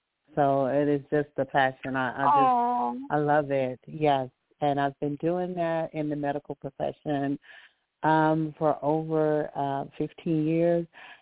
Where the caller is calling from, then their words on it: Alabama, United States; I'm calling from Alabama, and so it's always been a pleasure.